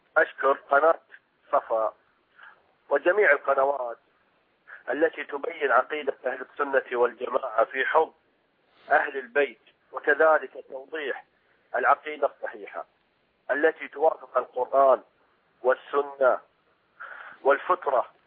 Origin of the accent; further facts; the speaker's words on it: Qatif, Eastern Province, Saudi Arabia; أخوكم من القطيف.